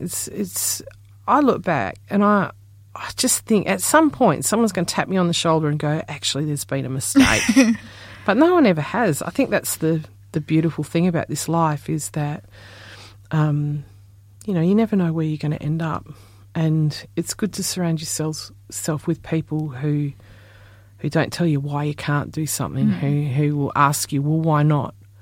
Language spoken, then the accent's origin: English; Perth, Western Australia, Australia; I'm from Perth, Western Australia. It's one of the most isolated cities in the world. And I'm learning a language, my language, and it's a very rare language.